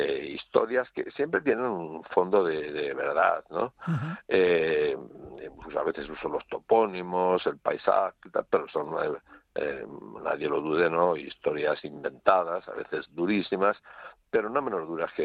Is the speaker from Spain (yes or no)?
yes; Castilla-La Mancha, Spain; En mi pueblo, en los Montes de Toledo, una geografía feraz, montañosa, idónea para camuflarse